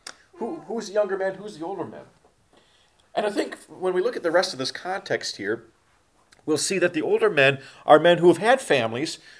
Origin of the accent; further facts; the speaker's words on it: Houghton Lake, Michigan, United States; I've pastored up in my hometown, for example, which, if you know anything about Houghton Lake, it's very much a retirement town. You know, resort town